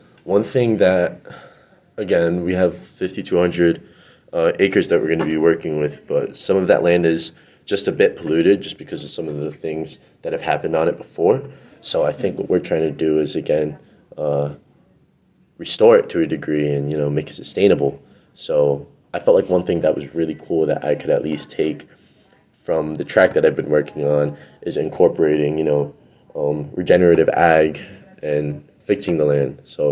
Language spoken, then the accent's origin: English; Waterbury, Connecticut, United States; I'm from Waterbury, Connecticut, and I'm currently a plant science major and cannabis cultivation minor at the University of Connecticut.